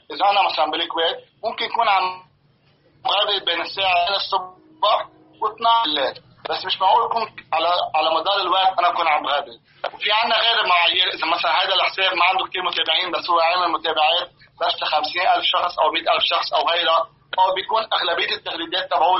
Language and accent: Arabic; Lebanon; صارت عندنا بلبنان